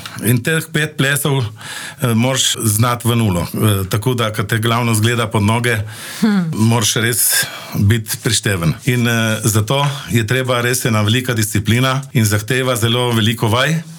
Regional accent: Lokavec, Gorizia, Slovenia; now in Postojna, Slovenia; Ja, prihajam iz Lokavca pri Ajdovščini. V Postojno me je zaneslo življenje, mlado. Kot 17-letni fant sem prišel v Pivko delat

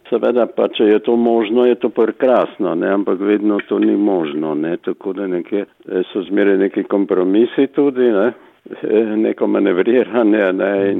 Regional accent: Knežak, Littoral–Inner Carniola, Slovenia; jaz treba poudariti, da nisem tukaj iz Ilirske Bistrice, ampak sem iz Gorne Pivke, se pravi iz Knežaka, sem, torej tam je krasne, čeprav nas Sežanci ne priznavajo za Kraševce, ne? Ampak smo tudi na Belem kamnu, ne?

